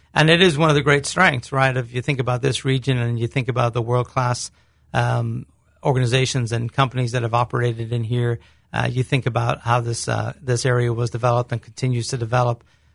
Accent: Ireland; I grew up in Ireland.

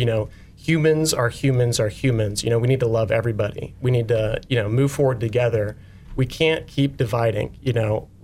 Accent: Bushnell, Illinois, United States; also born or lived in Macomb; So I was born in Macomb, raised in Bushnell, and now live northwest of Avon. I've got a little homestead-style hobby farm with my wife

